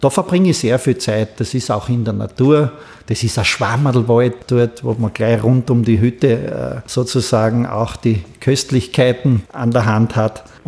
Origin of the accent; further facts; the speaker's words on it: Styria, Austria; Ich bin in der Steiermark geblieben, weil das meine Heimat ist, weil ich mit den Leuten in der Steiermark groß geworden bin, in meiner Heimat